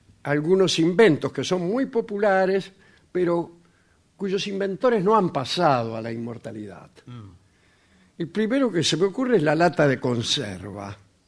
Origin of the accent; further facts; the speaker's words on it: Merlo, Buenos Aires Province, Argentina; now in Crans-Montana, Switzerland; de Merlo, pero vivo en Crans-Montana, Suiza, sí.